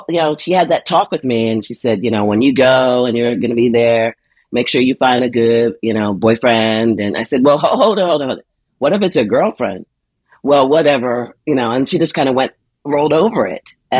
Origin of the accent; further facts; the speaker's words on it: Philadelphia, Pennsylvania, United States; also born or lived in Liberia; So I grew up in old Philadelphia, Philly. I was born in Liberia, grew up in Philly, and, was that little odd black girl, just like too wound up and knowing my little difference.